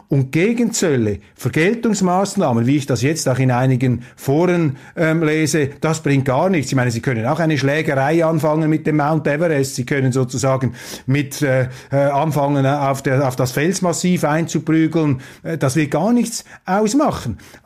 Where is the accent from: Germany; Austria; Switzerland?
Switzerland; Und da müssen wir als Schweizer auch sehr, sehr tief in den Spiegel schauen.